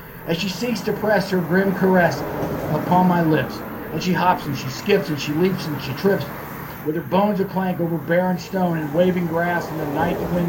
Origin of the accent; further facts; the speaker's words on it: Houston, Texas, United States; By the way … from Houston. This is one of my favorites. I'm an old oil field guy